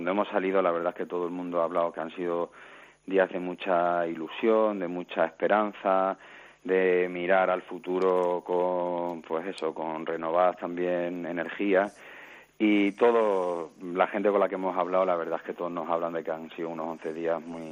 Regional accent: Almadén, Castilla-La Mancha, Spain; yo soy también de Almadén, de la zona.

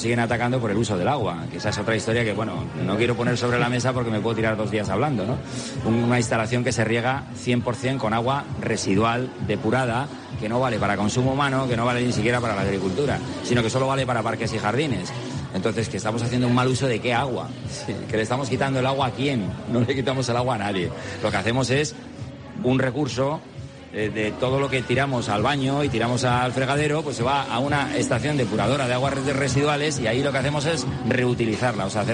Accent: Portugalete, Basque Country, Spain; born there; Yo nací en la margen izquierda de la provincia de Vizcaya, a 13 kilómetros de Bilbao, en Portugalete

